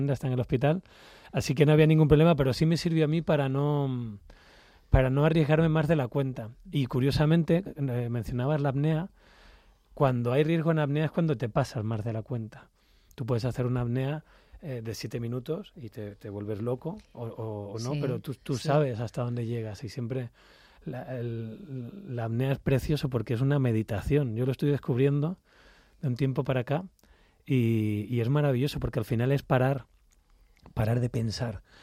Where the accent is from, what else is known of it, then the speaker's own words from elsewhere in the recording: Canary Islands, Spain; born there; en Canarias, que es donde yo nací